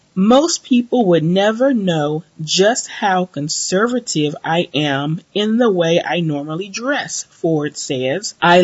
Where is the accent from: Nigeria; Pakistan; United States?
Nigeria; I am a Nigerian woman, so what I was told is keep your problems in your house.